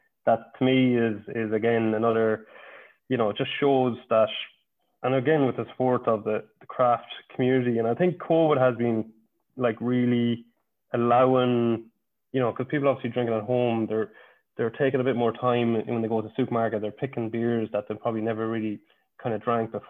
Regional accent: Ballymote, Connacht, Ireland; I'm born and raised in Ballymote. I'm the only fella from Ballymote

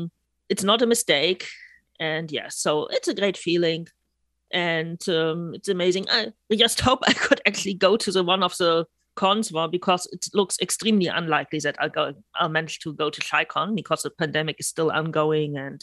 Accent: Bremen, Germany; I'm from Bremen in North Germany.

